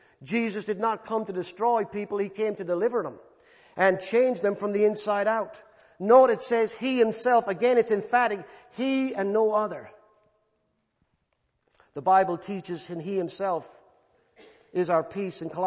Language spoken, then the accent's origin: English; Ireland; When I was a child growing up in Ireland, in the little town center